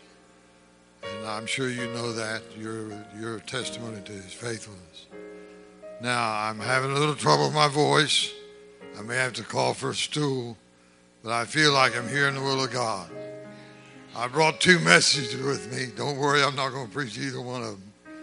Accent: Ohio, United States; born there; He was born in Texas, I was born in Ohio.

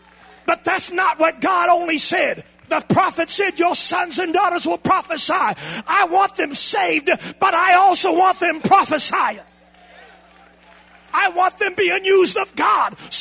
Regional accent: Canada; now in United States; I'm a Canadian. I can't vote anyhow. But I've lived here. I paid taxes for over 25 years.

